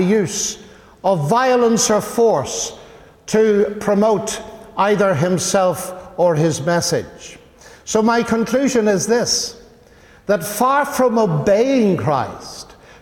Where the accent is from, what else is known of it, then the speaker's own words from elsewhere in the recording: Northern Ireland, United Kingdom; I come from Northern Ireland